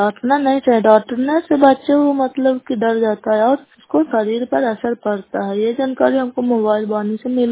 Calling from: Kaila, Bihar, India; नालंदा जिला नगनौसा ब्लॉक कैला पंचायत के निवासी हूँ।

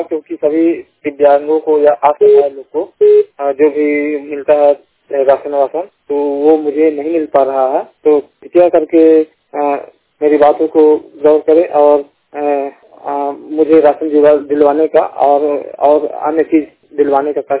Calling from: India; मेरा जिला बिलासपुर आता है

